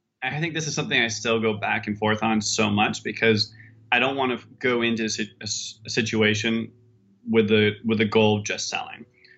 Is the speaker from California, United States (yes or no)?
yes; California, United States; I grew up in Sonoma County, and Sonoma County is this great area. It's about an hour and a half north of San Francisco, and it's a food county.